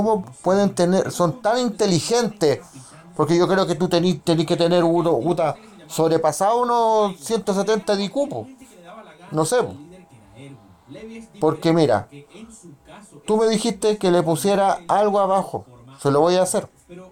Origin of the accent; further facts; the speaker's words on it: Chile; Y eso soy chileno.